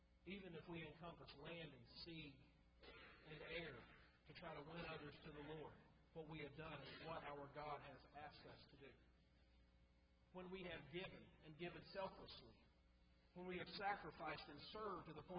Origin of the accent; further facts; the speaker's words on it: Kentucky, United States; You know, I come from Kentucky